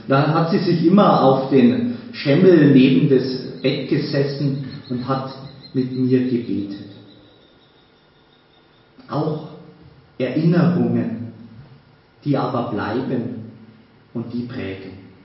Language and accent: German; Berching, Bavaria, Germany; Gar nicht weit weg von hier in Berching, wo ich aufgewachsen bin